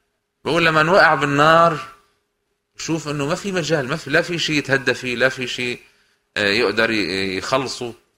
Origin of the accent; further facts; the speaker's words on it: Lebanon; وعندنا بلبنان ببعلبك صارت قصة من هالقبيل